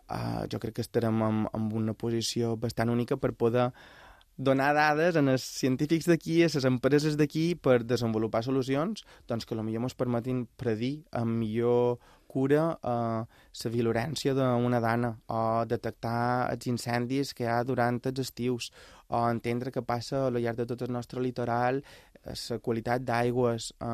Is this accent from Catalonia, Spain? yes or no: no; Balearic Islands, Spain; com a mallorquí, me sent en part responsable d'ajudar a generar aquest tipus d'oportunitats d'allà on jo venc